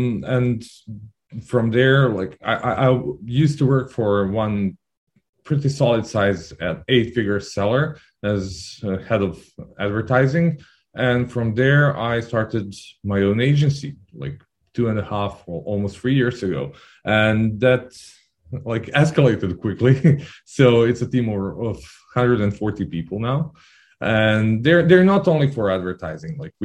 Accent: Belgrade, Serbia; I'm from Belgrade, Serbia

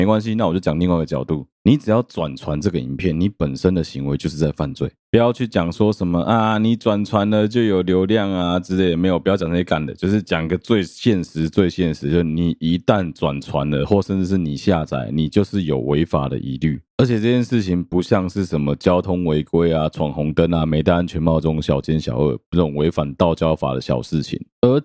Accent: Taipei, Taiwan; now in Taichung, Taiwan; 我们这一些长期在台北生活长大的小朋友们

